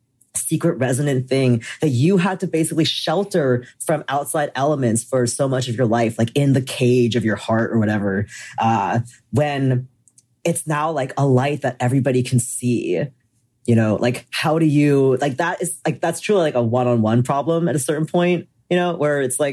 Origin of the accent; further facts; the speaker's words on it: East Coast, United States; growing up in the East Coast during like the emo heyday